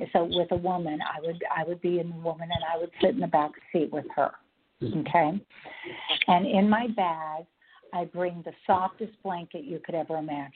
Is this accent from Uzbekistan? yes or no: no; Fountain Valley, California, United States; By the way, Barbara, I'm from Fountain Valley.